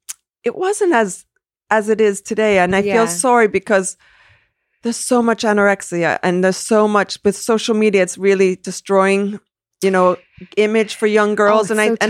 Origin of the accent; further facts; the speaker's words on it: New Jersey, United States; And we're from New Jersey. You know, you wear Speedos to the local swimming pool and that's it.